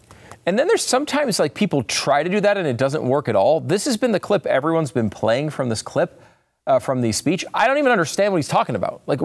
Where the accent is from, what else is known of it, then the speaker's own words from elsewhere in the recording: New York City, New York, United States; I am a New Yorker, okay? I was born in New York.